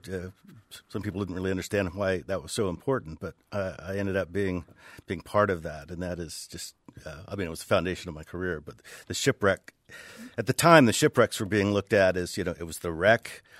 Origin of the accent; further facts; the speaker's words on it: Alaska, United States; I'm this guy from Alaska. I'm the saltwater guy.